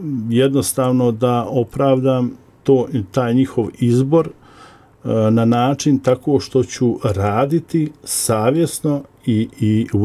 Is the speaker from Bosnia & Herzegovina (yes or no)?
yes; Brčko, Brčko District, Bosnia & Herzegovina; ja sam rođen u Brčkom i svoje evo, do studija vrijeme sam proveo u Brčkom i nakon studija u Brčkom.